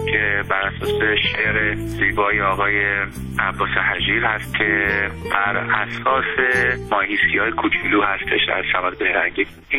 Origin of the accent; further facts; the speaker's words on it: Iran; moved away; از موقعی که من از ایرانم خارج شدم